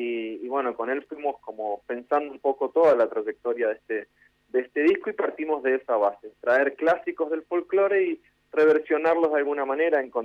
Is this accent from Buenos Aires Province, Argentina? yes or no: no; Resistencia, Chaco, Argentina; Yo soy de Resistencia, del Chaco